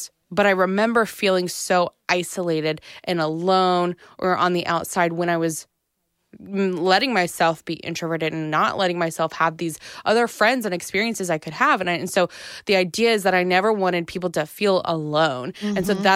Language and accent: English; McKinney, Texas, United States; also born or lived in Arkansas; So I grew up in McKinney, actually. And then I went to a small school in Arkansas.